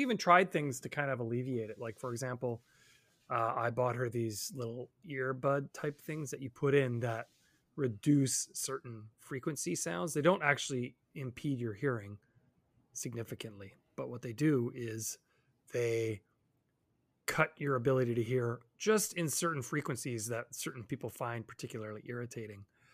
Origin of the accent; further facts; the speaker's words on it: Canada; I know that sounds maybe disloyal as a Canadian